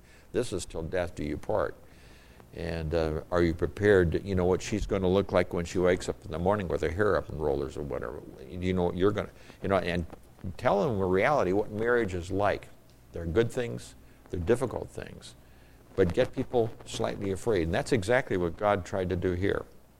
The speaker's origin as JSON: {"language": "English", "region": "Northern Nigeria", "country": "Nigeria", "tie": "born or raised there", "said": "I grew up in Nigeria, and especially in the northern area."}